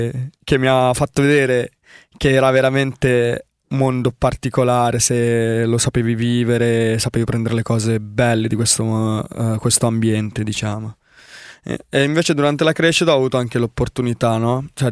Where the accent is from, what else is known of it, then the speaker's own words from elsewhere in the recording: Sri Lanka; io sono originario dello Sri Lanka, i miei genitori si sono trasferiti qua molto tempo fa, quindi da circa nell'89-90